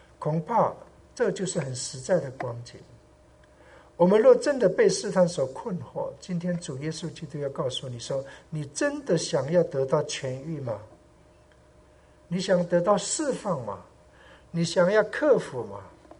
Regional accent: Taiwan; 我是从山上来的小孩子，因为在台湾人家都称我们是山地人

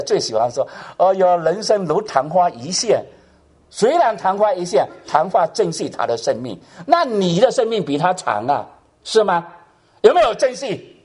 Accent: Hong Kong; 你去香港的人都知道哈，我香港人，因为我是香港啊

